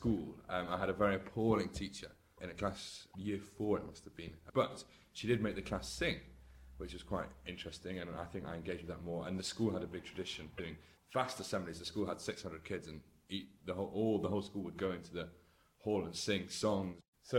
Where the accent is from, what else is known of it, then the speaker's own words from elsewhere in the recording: England, United Kingdom; accent: northern; I would honestly say fortune, luck, in my northern accent there